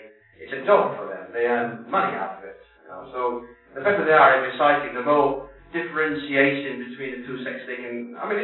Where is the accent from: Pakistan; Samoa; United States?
Pakistan; maybe a lot of this is because I grew up in Pakistan